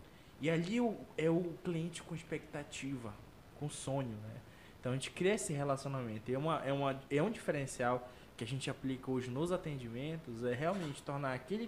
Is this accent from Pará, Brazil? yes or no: yes; Santarém, Pará, Brazil; born there; Minha família é de Monte Alegre, mas eu nasci aqui em Santarém, sou mocorongo, com orgulho, com muito orgulho